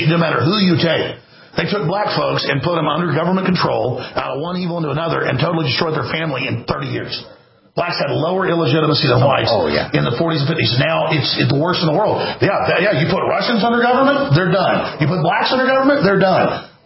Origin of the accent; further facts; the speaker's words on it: Dallas, Texas, United States; I grew up in Dallas, and I've been attacked, I mean, a lot.